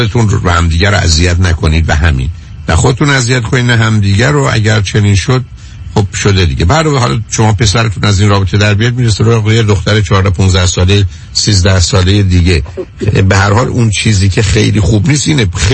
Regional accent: Iran

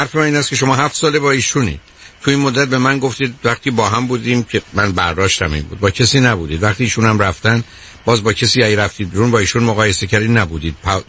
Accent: Shiraz, Fars, Iran; یه مختصر آبروی هم که ما شیرازی ها نداشتیم تو بلجان

